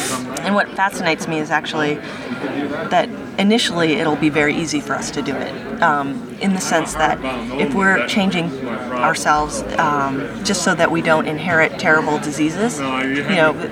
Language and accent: English; Colorado, United States; I'm originally from Colorado, and Denver is very close to Calgary and how it looks.